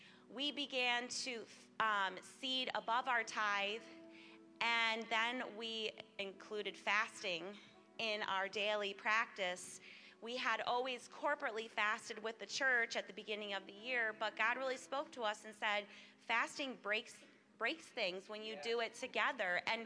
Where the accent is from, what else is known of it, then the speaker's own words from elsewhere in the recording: Wyalusing, Pennsylvania, United States; And we are from Wyalusing, Pennsylvania.